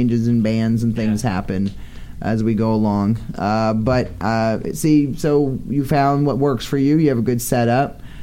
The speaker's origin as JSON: {"language": "English", "town": "Houlton", "region": "Maine", "country": "United States", "said": "No, I'm from the border of Canada. I'm from Holton, Maine. Rock out Holton. Yeah. Town of 5,000 fucking people. And way up north on the Canadian border of fucking New Brunswick."}